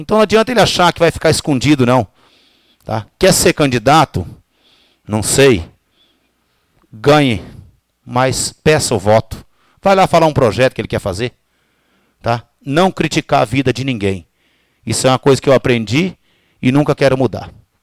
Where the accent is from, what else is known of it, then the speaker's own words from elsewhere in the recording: Itaúna do Sul, Paraná, Brazil; Eu sou nascido na Itaúna, criado aqui. Meus filhos nasceram tudo aqui. Tá? E eu não tenho intenção nunca de sair de Itaúna. Que isso aqui é o meu lugar, é Itaúna do Sul.